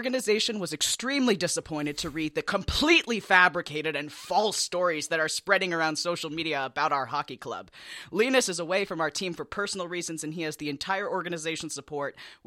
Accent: United States; I'm American, Will is Canadian, I'm gay

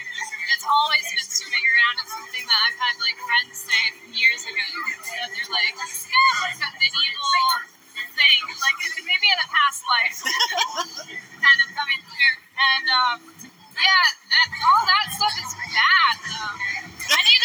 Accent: New York City, New York, United States; We're from New York City, baby.

